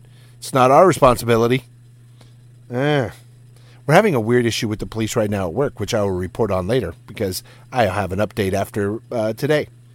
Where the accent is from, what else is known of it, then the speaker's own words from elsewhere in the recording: Downey, California, United States; I live in Downey. I grew up in Downey.